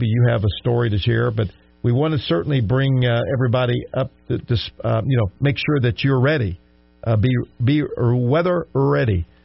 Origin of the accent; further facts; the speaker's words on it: Louisiana, United States; I grew up in Louisiana, and you had the hurricanes